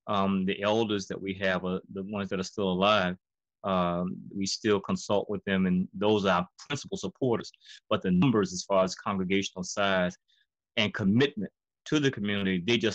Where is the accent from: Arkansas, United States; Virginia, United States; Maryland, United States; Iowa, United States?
Virginia, United States; Richmond; And coming back to my hometown, which is Richmond, from Howard, I was devoted to doing some things in the community